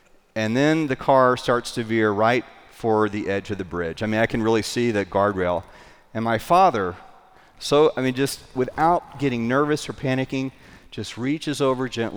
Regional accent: Texas, United States; I grew up in Texas, and we drove about an hour and a half outside of Dallas to this campground.

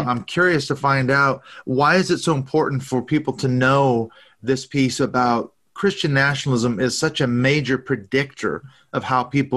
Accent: Seattle, Washington, United States; moved away as an adult; now in United Kingdom; I grew up in the Seattle area, but I'm living over here in the UK. I've been here for almost 15 years.

